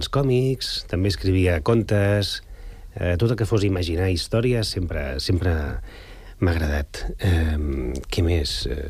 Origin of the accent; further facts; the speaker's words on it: Sant Cugat del Vallès, Catalonia, Spain; Vaig néixer a la Mútua de Terrassa, però... Som d'aquí, la família és d'aquí, de sempre